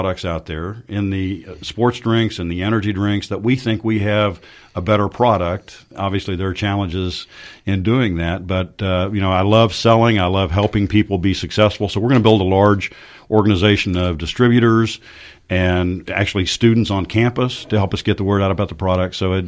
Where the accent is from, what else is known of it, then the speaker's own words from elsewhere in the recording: Dallas, Texas, United States; Well, I grew up here in Dallas, went to the Air Force Academy in Colorado Springs, spent 6 years active in the Air Force.